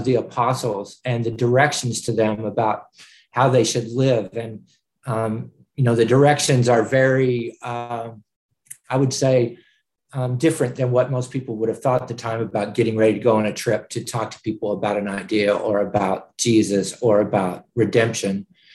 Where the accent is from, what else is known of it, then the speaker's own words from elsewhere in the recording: Owensboro, Kentucky, United States; I was born in Kentucky. I was adopted at 6 months old. I hadn't been taken care of very well. And through word of mouth, a couple adopted me in Owensboro, Kentucky.